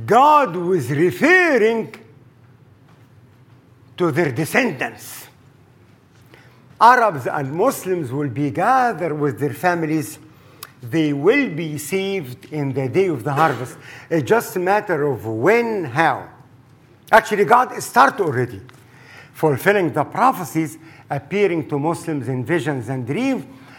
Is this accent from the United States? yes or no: no; Egypt; the Egyptians, my homeland. I was born and raised in Egypt.